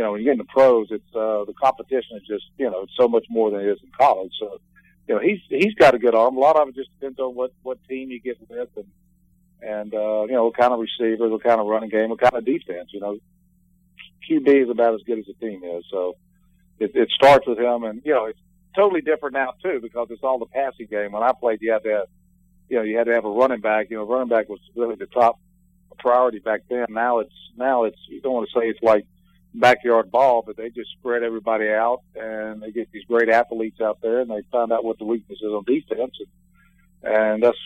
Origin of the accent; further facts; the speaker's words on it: Mobile, Alabama, United States; I'm from Mobile. I didn't really want to go back to Mobile and play the Senior Bowl.